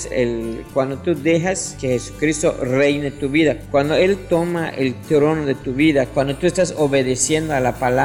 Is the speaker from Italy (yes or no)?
no; Mexico; nosotros somos mexicanos